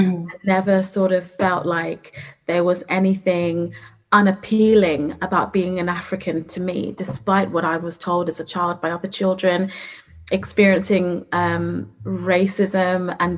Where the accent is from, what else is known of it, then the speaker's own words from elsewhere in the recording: United Kingdom; first language Rinyankole; also born or lived in Uganda; I was born in Uganda. And I moved to the UK with my parents when I was very young, so about two. And when I moved to the UK, I was fluent in Rinyankole, which is what we speak where I'm from in Uganda, and lost my mother tongue